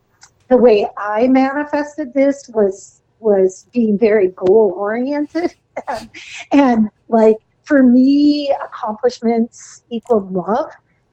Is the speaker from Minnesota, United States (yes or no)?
yes; Duluth, Minnesota, United States; I'm from the Duluth area.